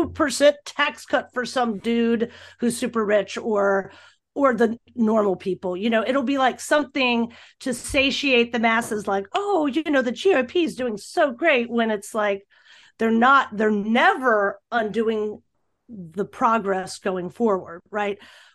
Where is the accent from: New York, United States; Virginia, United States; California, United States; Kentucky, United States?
Virginia, United States; now in North Carolina, United States; I'm from Virginia and I live in North Carolina. Now I'm only 3 hours away from my family